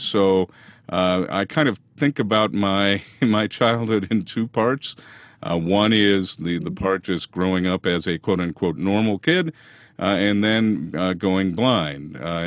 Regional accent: Woodbury, Minnesota, United States; also born or lived in St. Paul; I was born in St. Paul, Minnesota, and grew up in a suburb of St. Paul called Woodbury, where my parents still live.

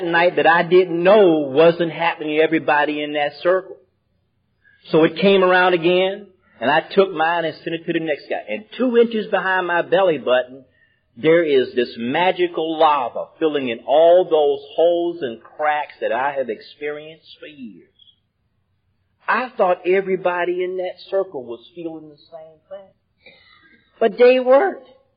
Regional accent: Durham, North Carolina, United States; also born or lived in Baltimore; You see, I remember being a little kid in Durham, North Carolina

